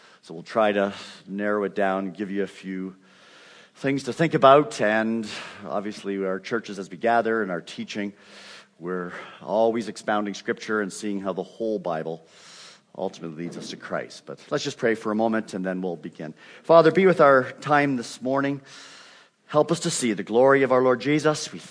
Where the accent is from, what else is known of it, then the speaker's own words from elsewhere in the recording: Canada; accent: Canadian; moved away as an adult; now in United States; been in the United States since I was 18 years old, but I still maintain it, and students still identify me as Canadian, even though I've long given up that designation